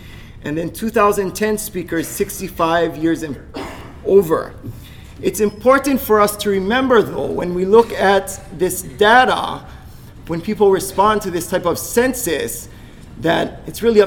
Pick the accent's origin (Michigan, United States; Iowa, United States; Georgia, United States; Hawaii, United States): Hawaii, United States; Kihei; also born or lived in Wailuku; I was born in Wailuku, Maui. My aina hanai, I was raised in Honokowai and Kihei, Maui. … was a native speaker.